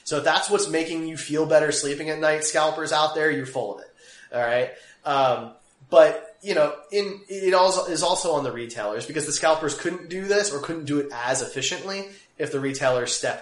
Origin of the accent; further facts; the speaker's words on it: Kansas City, Missouri, United States; You know, we're from Kansas City, right?